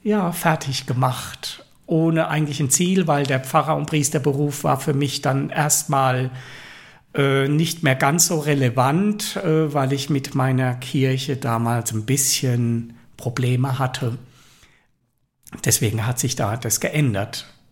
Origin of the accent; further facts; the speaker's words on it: Mannheim, Baden-Württemberg, Germany; Also ich bin 1970 in Mannheim geboren, bin ein Neckarstadt-West-Kind.